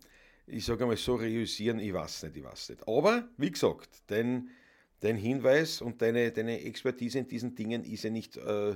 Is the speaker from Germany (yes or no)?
no; Austria; Wir sind Österreicher